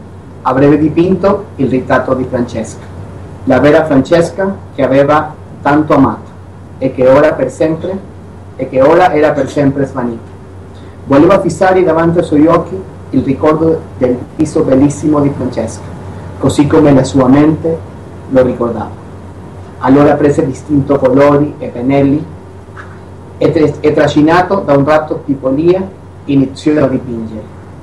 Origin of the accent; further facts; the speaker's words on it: Ecuador; vengo dall'Ecuador